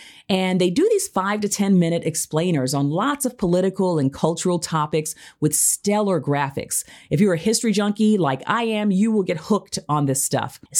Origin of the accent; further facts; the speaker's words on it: Oklahoma, United States; In my home state of Oklahoma, in a city called Enid